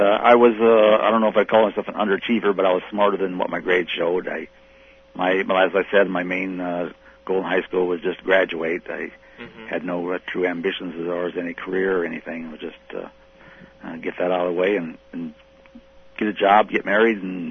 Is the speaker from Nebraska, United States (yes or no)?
yes; Fremont, Nebraska, United States; I was born in Fremont, Nebraska. I went to the local high school there. It was a town of about 20,000 people.